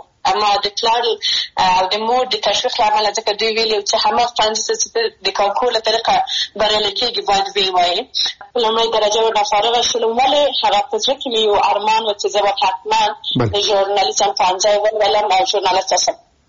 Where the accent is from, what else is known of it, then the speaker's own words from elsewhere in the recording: Maidan Wardak, Afghanistan; زه د میدان وردګ ولایت څخه یم